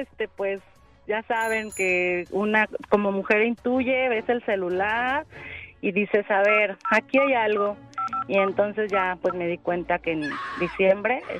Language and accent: Spanish; Guadalajara, Jalisco, Mexico; Soy de Loma Dorada, ¿eh?